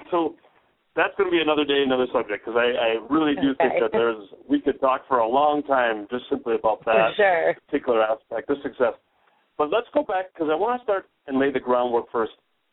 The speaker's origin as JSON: {"language": "English", "region": "Minnesota", "country": "United States", "said": "As a Minnesotan myself."}